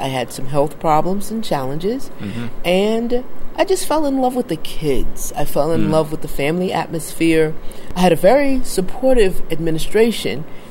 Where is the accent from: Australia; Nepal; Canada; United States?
United States; Georgia; born there; also born or lived in Orangeburg; I was born in Georgia, but my parents, my grandparents, and my great-grandfather went to Claflin University.